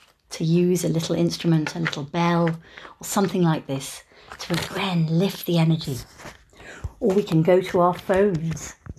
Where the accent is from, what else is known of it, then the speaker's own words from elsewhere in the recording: London, United Kingdom; As I come from London, maybe people will have been to London.